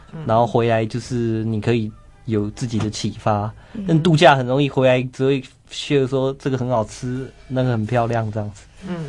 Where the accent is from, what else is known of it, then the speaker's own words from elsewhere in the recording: Taiwan; 有时候我们也不一定会讲说我是从台湾来的这样子。